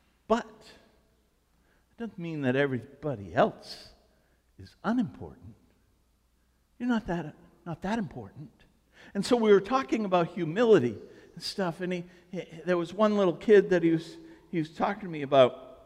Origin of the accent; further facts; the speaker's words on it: Maine, United States; I'm like, we're from Maine, 12 games a year.